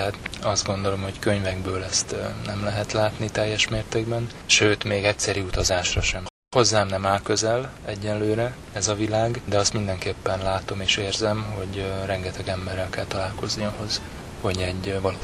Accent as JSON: {"language": "Hungarian", "country": "Hungary", "said": "egy olyan világban élek, ahol én magyarként egy vagyok a rengeteg és szinte számtalan nép közül."}